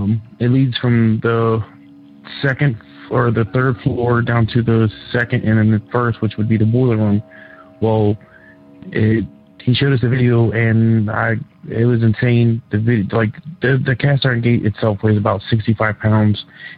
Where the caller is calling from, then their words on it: Cincinnati, Ohio, United States; How you guys doing? I'm calling from Cincinnati, Ohio.